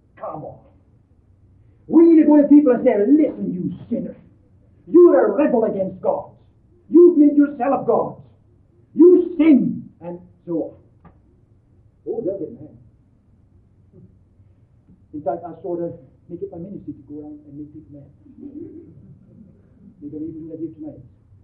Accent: United States; I'm not just a European. I come from America.

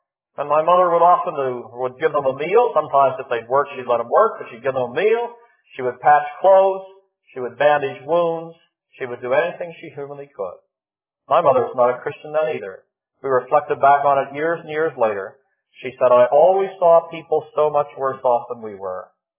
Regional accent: Pittsburgh, Pennsylvania, United States; because I'm also from Pittsburgh.

